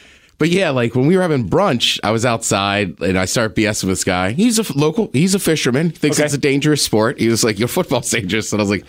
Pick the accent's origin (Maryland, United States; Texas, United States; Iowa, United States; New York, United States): Maryland, United States; I grew up in Maryland. I'm wearing a Maryland shirt.